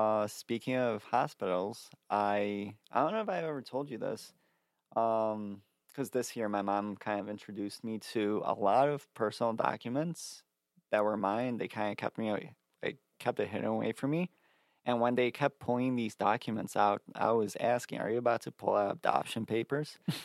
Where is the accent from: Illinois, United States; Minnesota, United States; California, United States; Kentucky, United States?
Illinois, United States; Bridgeview; originally from Nigeria. Like, I'm from Poland, but I'm from Bridgeview, Illinois, I guess.